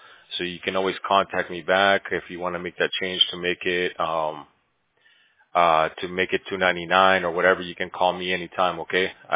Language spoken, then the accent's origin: English; Bolivia; first language Spanish; English is a second language; I have an accent too. I'm from Bolivia. I speak Spanish and English, so my accent is a little off sometimes.